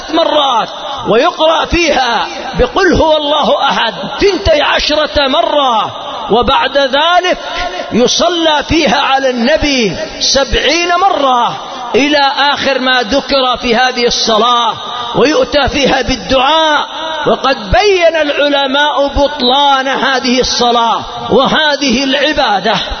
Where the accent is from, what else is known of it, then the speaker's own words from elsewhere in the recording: Yemen; وإما عرف عندنا في اليمن من الأخطاء أنه في أول جمعة من رجب يذهب من يذهب إلى